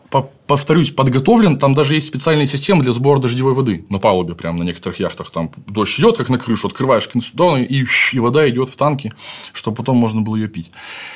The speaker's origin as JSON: {"language": "Russian", "town": "Anapa", "region": "Krasnodar Krai", "country": "Russia", "tie": "born or raised there", "lives_now": "Crimea", "said": "И я сам родом из Анапы, я с побережья Кавказа."}